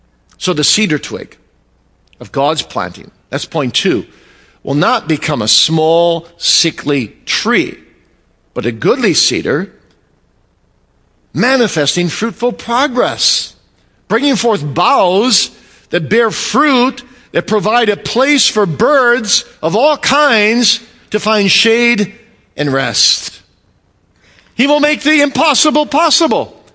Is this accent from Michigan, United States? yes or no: yes; Kalamazoo, Michigan, United States; You know, I grew up in Kalamazoo, as you know